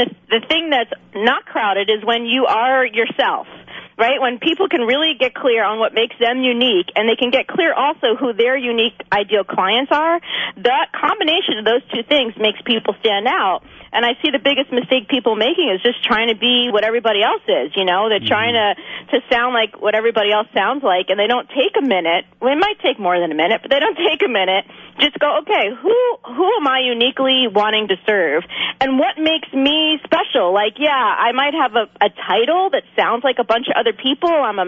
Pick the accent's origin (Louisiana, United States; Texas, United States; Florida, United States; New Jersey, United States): New Jersey, United States; now in Orange County, United States; I am in Southern California. I'm in Orange County. Beautiful Orange County, California. But I just want your listeners to know I'm a Jersey girl. So I got the East Coast thing going on.